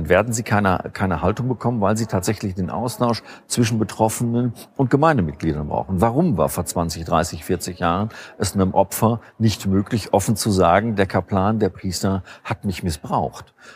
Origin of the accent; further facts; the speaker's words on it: North Rhine-Westphalia, Germany; ich bin ein Kind des Ruhrgebietes und ich sage an dieser Stelle immer eher scherzhafter Natur, ich bin katholisch